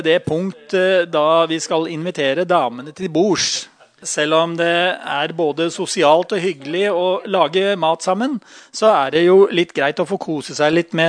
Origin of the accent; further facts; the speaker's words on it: Horten, Vestfold, Norway; min barndomskamerat Oddvar Ruud. Vi vokste opp sammen i Horten.